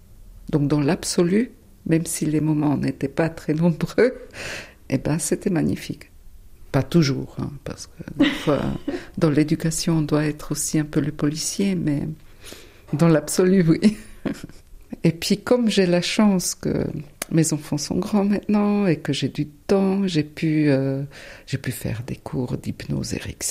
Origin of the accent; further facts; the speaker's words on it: German-speaking Switzerland, Switzerland; French is a second language; Je suis suisse-allemande d'origine italienne